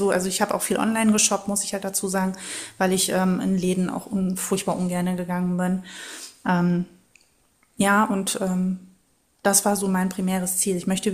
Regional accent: Lower Saxony, Germany; Ich komme aus dem schönen Ostfriesland

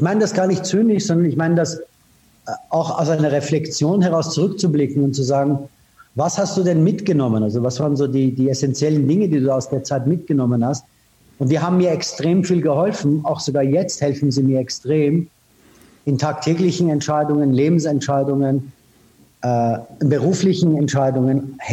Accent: Iran; moved away; ich bin im Iran geboren, hatte eigentlich eine sehr, sehr schöne Kindheit

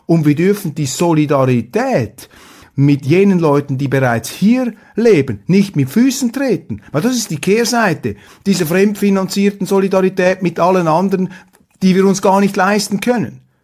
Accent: Switzerland; gerade wir als Schweizer dürfen uns erst recht nicht einnebeln lassen, weil wir sind nicht einer dieser mächtigen Riesen.

